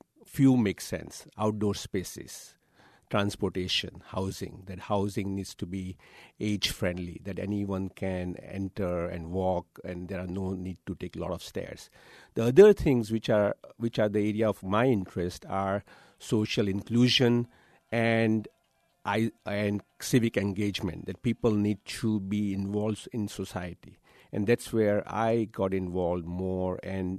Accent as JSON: {"language": "English", "town": "Mumbai", "region": "Maharashtra", "country": "India", "tie": "born or raised there", "moved": "as an adult", "lives_now": "United States", "said": "growing up in Bombay and in India and coming from Asian culture, where family unity, family structure, and the reverence for elderly is very important."}